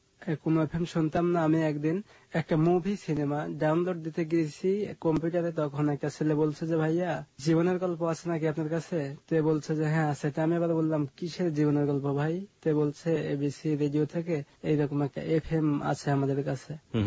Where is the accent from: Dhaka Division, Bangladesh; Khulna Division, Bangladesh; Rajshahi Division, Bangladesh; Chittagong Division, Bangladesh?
Rajshahi Division, Bangladesh; Pabna; born there; হ্যাঁ, আমার জন্মস্থান পাবনাতে।